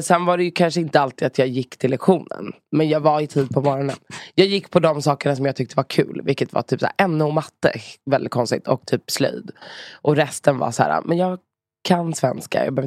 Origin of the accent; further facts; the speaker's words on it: Stockholm, Stockholm County, Sweden; Jag är riktigt söderbanna.